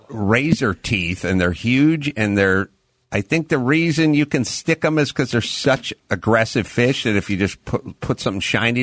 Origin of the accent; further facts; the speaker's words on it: North Hollywood, California, United States; Nate's from Montana, and I'm from North Hollywood, but when I talked to him about his Montana stories, which were 1,000% different than how I was raised in North Hollywood